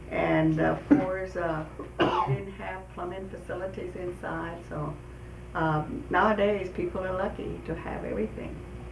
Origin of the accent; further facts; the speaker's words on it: San Antonio, Texas, United States; born there; And I was born here in San Antonio, Texas. My parents came from Mexico. My father is from Sabinas Hidalgo, Nuevo León. My mother is from Monterrey, Mexico.